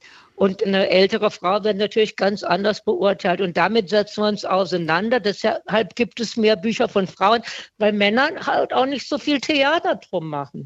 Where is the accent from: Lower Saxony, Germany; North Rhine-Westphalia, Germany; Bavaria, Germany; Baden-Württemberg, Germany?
Baden-Württemberg, Germany; now in Berlin, Germany; Ich bin keine Norddeutsche und auch keine Mitteldeutsche. Ich bin Badnerin.